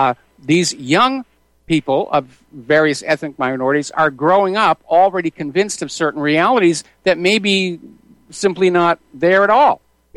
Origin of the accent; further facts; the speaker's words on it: California, United States; You know, hey, dudes, I'm from California.